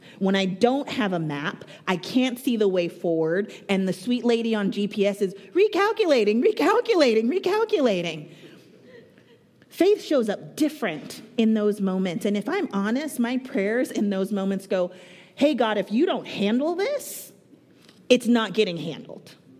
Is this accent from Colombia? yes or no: no; Richmond, California, United States; also born or lived in Berkeley / Oakland; I am an East Bay born, bred, never ever left. I was born in Berkeley. I was raised in Richmond. I went to high school in Berkeley. I went to college in Oakland. I live in Oakland right now.